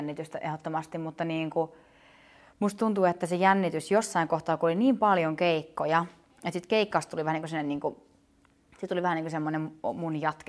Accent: Lohja, Uusimaa, Finland; mä muutin Lohjalta 16-vuotiaan

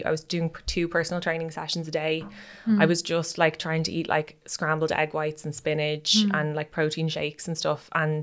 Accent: Ireland; because when you're in that kind of category of being called an Irish model or doing the pageants and all

